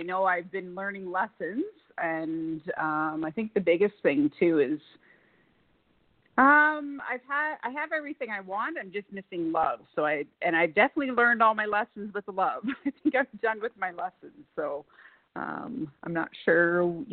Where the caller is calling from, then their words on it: Alberta, Canada; I'm calling from Alberta, Canada.